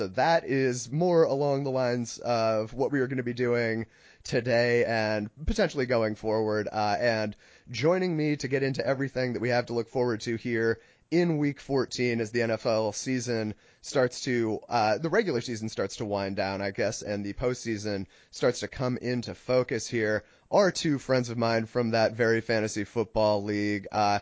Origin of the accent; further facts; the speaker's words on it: New England, United States; I'm from New England. I myself am not a Patriots fan